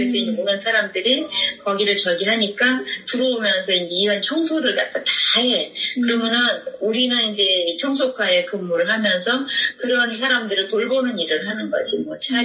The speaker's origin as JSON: {"language": "Korean", "region": "Seoul", "country": "South Korea", "tie": "born or raised there", "said": "나는 서울시 영등포에서 태어났는데"}